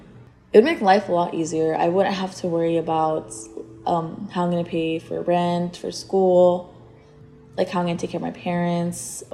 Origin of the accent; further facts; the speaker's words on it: Texas, United States; now in Austin, United States; I'm from the Panhandle, and so I think being undocumented there is a lot harder than it is being like in Austin.